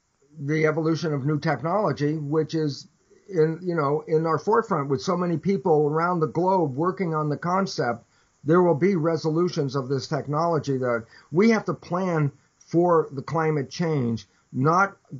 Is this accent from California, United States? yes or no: yes; California, United States; you know, I'm, you know, a Californian.